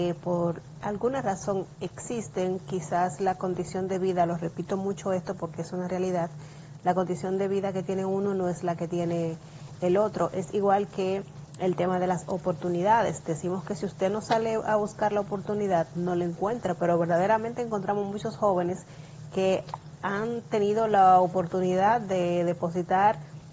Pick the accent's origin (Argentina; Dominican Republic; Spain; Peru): Dominican Republic